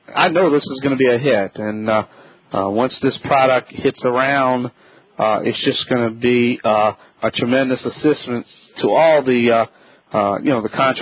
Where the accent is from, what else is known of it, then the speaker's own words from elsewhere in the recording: Louisiana, United States; from the Bayou Land.